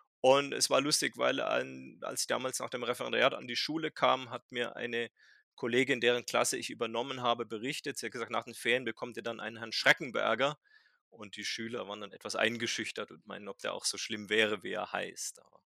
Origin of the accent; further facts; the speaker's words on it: Baden-Württemberg, Germany; Meine Mutter stammte aus Niedersachsen, die hat mich weitgehend dialektfrei aufgezogen. Mhm. Aber ja, ich bin aus Baden, lebe aber deshalb diese Verbindung seit jetzt fast 25 Jahren im Schwäbischen.